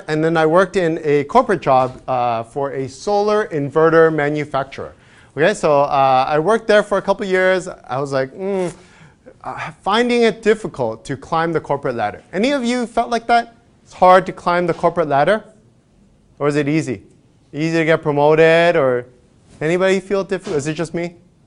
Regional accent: Vancouver, British Columbia, Canada; And I'm born and raised in Vancouver. I lived in Burnaby in the beginning. Then I moved over to the West Side, went to a school called Churchill, then went into UBC to study psychology and Mandarin.

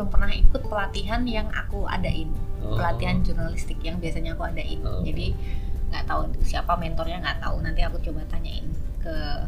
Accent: Kulon Progo, Special Region of Yogyakarta, Indonesia; karena aku kecilnya tuh di Kulon Progo ya, jadi jauh dari pusat kota Jogja.

